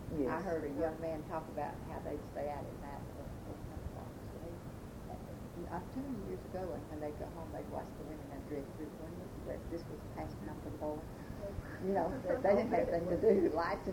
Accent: Houston, Texas, United States; born there; I was born in Houston

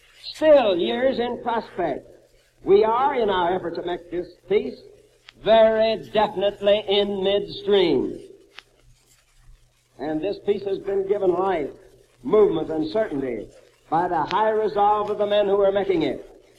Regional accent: Missouri, United States; I know that the people of my home state of Missouri, may be trusted in this vital hour

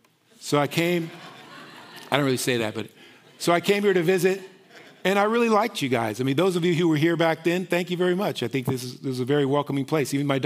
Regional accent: Berkeley, California, United States; Now, I grew up in Berkeley. I was born actually in the 60s.

